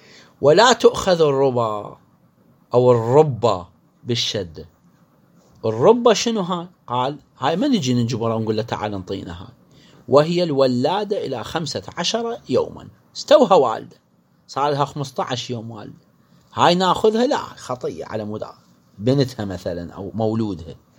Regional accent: Iraq; إحنا عندنا في العراق الغنم العراقي هو أغلى الأنواع

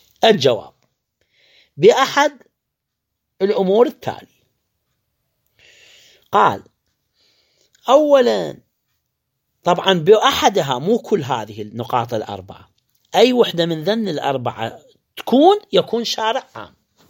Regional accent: Iraq; عندنا بالعراق

